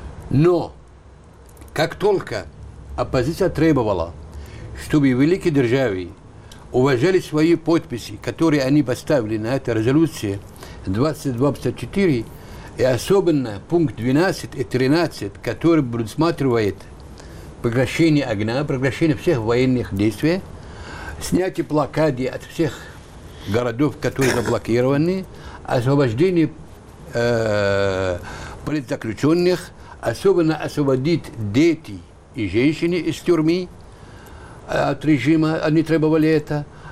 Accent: Aleppo, Aleppo Governorate, Syria; Я сам из Алеппо.

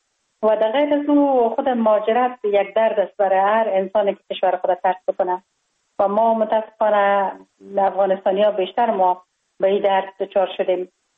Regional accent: Kabul, Afghanistan; born there

